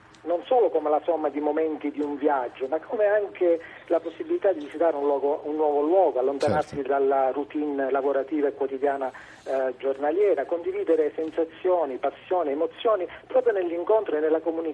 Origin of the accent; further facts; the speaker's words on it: Sicily, Italy; di cui sono anche orgoglioso in quanto siciliano anch'io